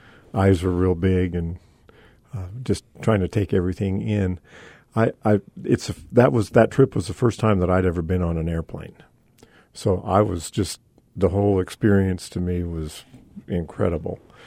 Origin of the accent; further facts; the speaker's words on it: El Paso, Texas, United States; when I grew up in El Paso and never saw any of that also.